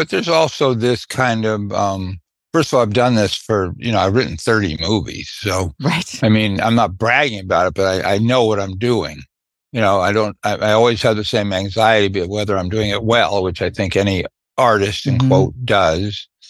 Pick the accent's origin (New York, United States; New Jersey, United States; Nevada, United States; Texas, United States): New York, United States; Brooklyn; going to the Brooklyn Paramount. I was raised in Brooklyn.